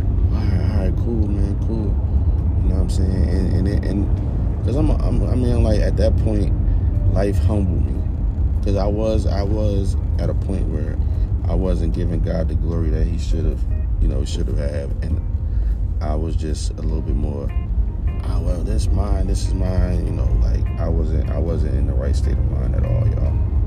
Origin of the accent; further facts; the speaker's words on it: New Jersey, United States; She's from my hometown, from Jersey.